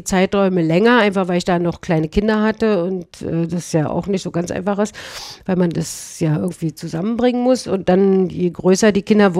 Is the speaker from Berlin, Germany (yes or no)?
yes; Berlin, Germany; moved away as an adult; now in Strasbourg, France; obwohl ich ja in Straßburg wohne und nicht so weit von der Schweiz entfernt bin. Aber ich stamme ja aus Berlin und da war und habe sozusagen das erste Drittel meines Lebens in Berlin verbracht.